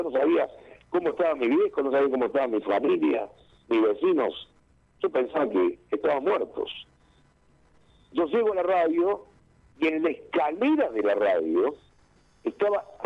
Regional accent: Río Tercero, Córdoba, Argentina; Y yo volví a Río Tercero, soy nacido en Río Tercero. Yo volví a Río Tercero, iba a ir a mi ciudad

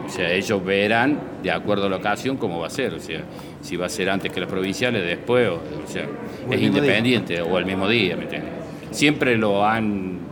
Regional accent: Villa Nueva, Córdoba, Argentina; Soy de Villa Nueva y represento Villa Nueva, ni más ni menos.

